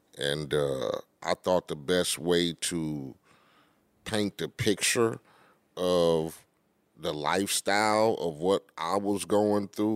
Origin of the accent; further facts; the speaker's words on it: Compton, California, United States; When you're growing up in Compton and poverty and not even on movie shit